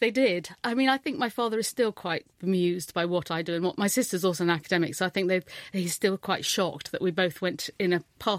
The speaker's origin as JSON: {"language": "English", "region": "London", "country": "United Kingdom", "tie": "born or raised there", "said": "given that I grew up in London."}